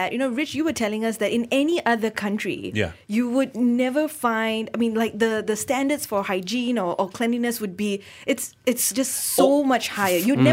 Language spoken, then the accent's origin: English; Malaysia; as a Malaysian